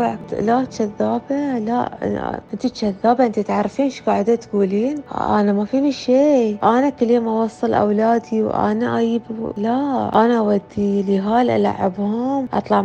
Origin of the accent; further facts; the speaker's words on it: Manama, Capital Governorate, Bahrain; born there; من دولة البحرين، من المنامة مسقط رأسي